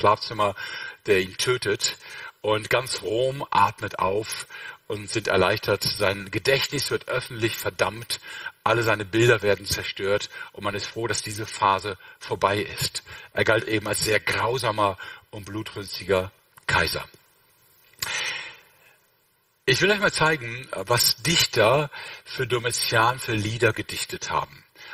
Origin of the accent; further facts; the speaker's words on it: Rhineland, Germany; ich bin Rheinländer